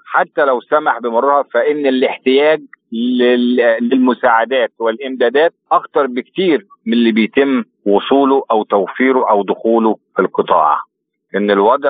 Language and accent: Arabic; Egypt; إن إحنا كمصريين نقدر أو مراكز بحثية في مصر نقدر نساهم